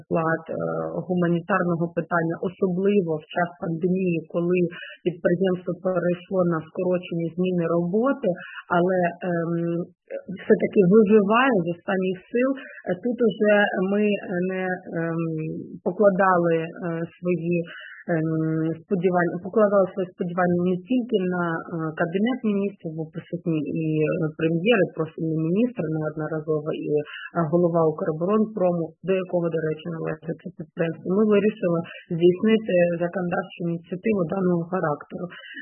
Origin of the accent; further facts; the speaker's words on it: Kharkiv, Kharkiv Oblast, Ukraine; я як співавторка також і, в принципі, як харків'янка